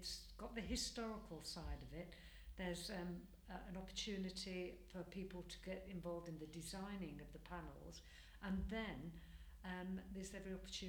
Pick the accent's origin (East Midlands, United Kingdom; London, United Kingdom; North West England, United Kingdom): North West England, United Kingdom; Manchester; So even though I'm born and bred in Manchester